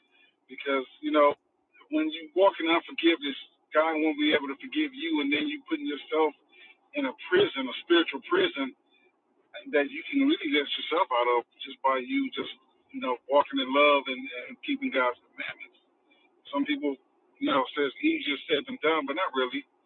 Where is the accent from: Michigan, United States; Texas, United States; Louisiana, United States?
Michigan, United States; Flint; also born or lived in New York; now in Birmingham, United States; Well, originally I'm from Flint, Michigan. However, by way of New York, I am now in Birmingham, Alabama.